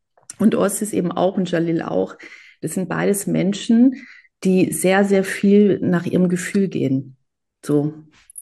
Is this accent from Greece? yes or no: yes; Greece